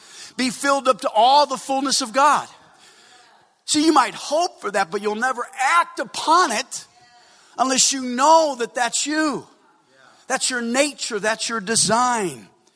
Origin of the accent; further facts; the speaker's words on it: South Africa; I came all the way from South Africa to be here.